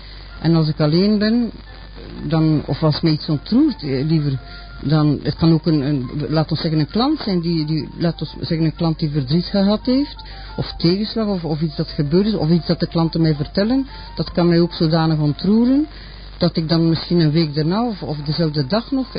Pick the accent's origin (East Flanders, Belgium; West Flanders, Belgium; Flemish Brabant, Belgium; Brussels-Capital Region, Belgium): East Flanders, Belgium; Maldegem; dat ik mijn jeugd niet in Maldegem en in Adergem dus geleefd